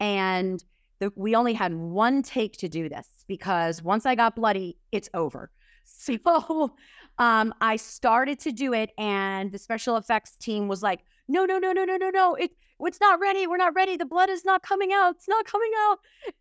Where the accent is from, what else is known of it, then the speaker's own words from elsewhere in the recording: New Jersey, United States; And I think I grew up in New Jersey. So for me, going into New York City and seeing theater all the time was such a huge deal.